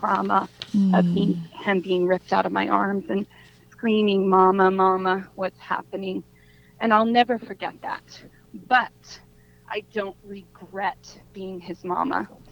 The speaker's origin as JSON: {"language": "English", "region": "New Jersey", "country": "United States", "accent": "New Jersey", "said": "You hear me through my New Jersey accent."}